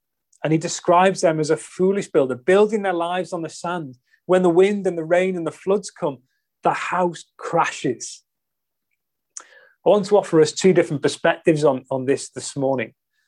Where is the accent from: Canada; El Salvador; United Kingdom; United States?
United Kingdom; North West England; We grew up on the Wirral, and the Wirral is kind of, a lot of it is sandstone, particularly kind of on the west side of the Wirral, loads of it is sandstone.